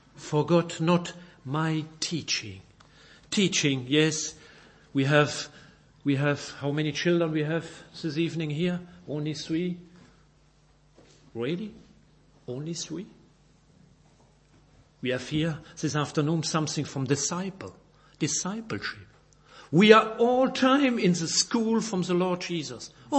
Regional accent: Belgium; first language French; English is a second language; Sorry for my difficult pronunciation, but I'm not a German, I'm a Belgian, and my first language is German, is French, but sometimes I have difficulty with your wonderful English.

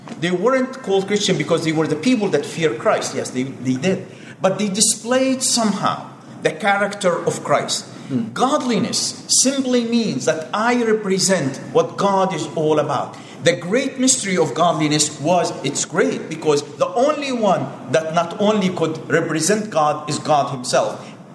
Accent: United States; I'm an American, because my accent, my loud voice, the way I conduct myself

